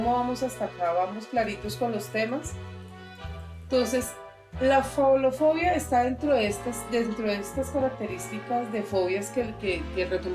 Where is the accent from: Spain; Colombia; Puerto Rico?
Colombia; Bogotá; yo soy Rola, nacidita y criada acá, o sea, siempre he estado en medio de esta multitud de gente.